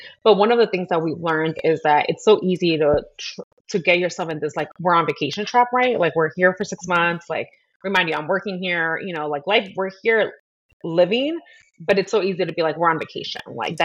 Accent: Chicago, Illinois, United States; moved away as an adult; I'm originally from Chicago, so I am not from the West Coast. I am falling in love, though, real quick with California, but I am born and raised in the city of Chicago.

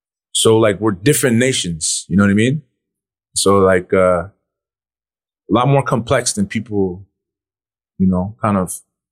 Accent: Saskatoon, Saskatchewan, Canada; born there; But I was born in Saskatoon, Saskatchewan

